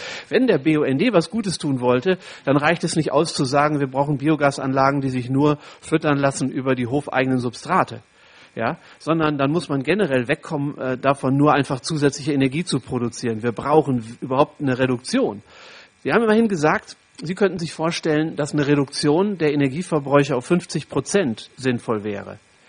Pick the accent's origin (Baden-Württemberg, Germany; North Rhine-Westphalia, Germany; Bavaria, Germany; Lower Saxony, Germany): Lower Saxony, Germany; Oldenburg; Wir haben in Oldenburg, da wo ich herkomme, gerade den Kasus, dass ein Landschaftsschutzgebiet aufgelöst wird